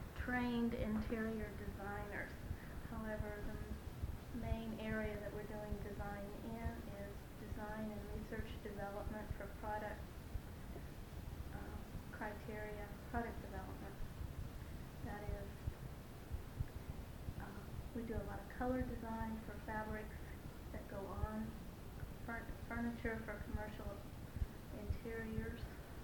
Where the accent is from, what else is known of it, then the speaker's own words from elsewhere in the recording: Clinton, Missouri, United States; born there; I was born in Clinton, Missouri, which is about 60 miles south of Kansas City on a farm. My father raises registered Angus cattle.